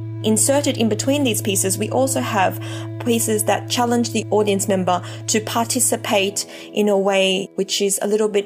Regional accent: Australia; now in Paris, France; I'm a violinist from Australia.

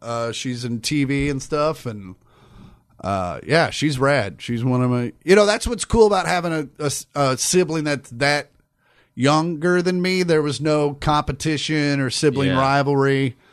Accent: Kansas, United States; So yeah, I started, the club was on the Missouri side, but yeah, I grew up in Kansas

